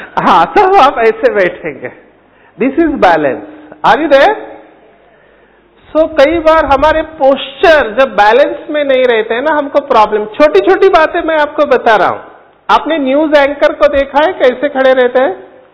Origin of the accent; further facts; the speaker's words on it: Mumbai, Maharashtra, India; मैं खुद मुंबई से हूं तो बॉलीवुड को नजदीक से जानता हूं